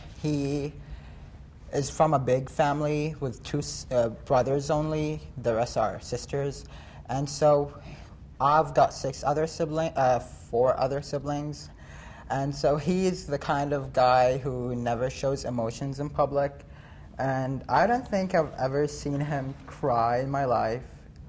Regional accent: Bahrain; English is a second language; now in Juneau, United States; I'm 16 years old. I'm from Bahrain, from the Middle East.

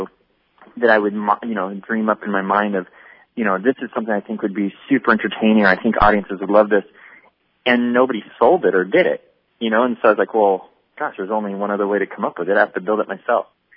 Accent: Seattle, Washington, United States; now in Hollywood, United States; I was brought up in Seattle. I live in Hollywood now. I was brought up in Seattle

